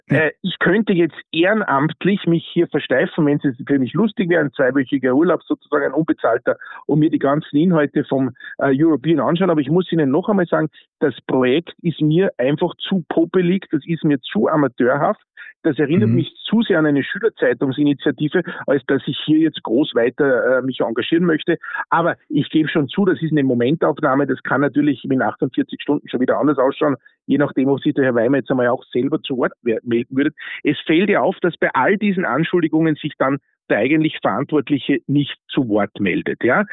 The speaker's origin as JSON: {"language": "German", "country": "Austria", "said": "Wissen Sie, als Österreicher, beim ersten Mal fand ich es noch lustig"}